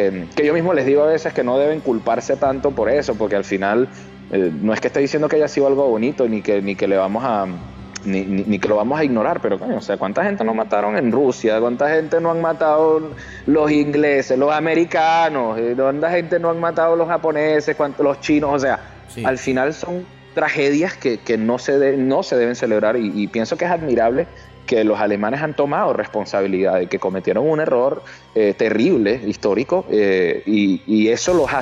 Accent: Venezuela; now in Italy; yo soy venezolano y a mí me gusta el bochinche

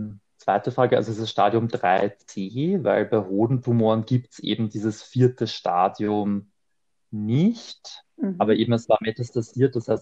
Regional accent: Vienna, Austria; now in Berlin, Germany; also ich komme ursprünglich aus Wien und ich lebe seit 2 Jahren in Berlin. Und ich bin im Rahmen meiner so Heilungsgeschichte dann eigentlich in Berlin gelandet. Mhm. Ich bin in Wien geboren und aufgewachsen.

